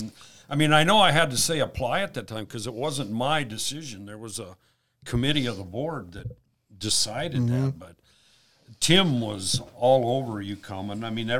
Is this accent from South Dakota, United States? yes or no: yes; Deadwood, South Dakota, United States; I grew up in Deadwood, South Dakota